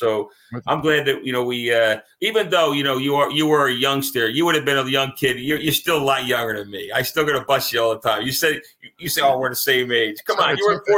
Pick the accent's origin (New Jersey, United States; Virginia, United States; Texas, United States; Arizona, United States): New Jersey, United States; we were in Georgia and I'm from Jersey. I'm an Italian guy from Jersey.